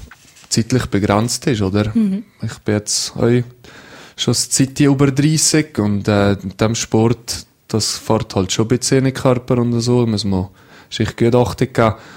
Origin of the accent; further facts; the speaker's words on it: Valais, Switzerland; Ja, das ist meine Heimat, oder? Hier habe ich das gelernt, was ich kann, dass ich Snowboard fahre. Ich bin immer hier gefahren